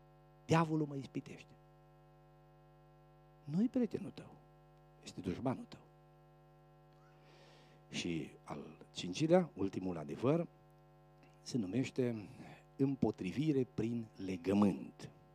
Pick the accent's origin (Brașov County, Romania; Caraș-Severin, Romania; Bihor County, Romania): Bihor County, Romania; eu am copilărit în România, acolo undeva, în părțile Bihorului, Munții Apuseni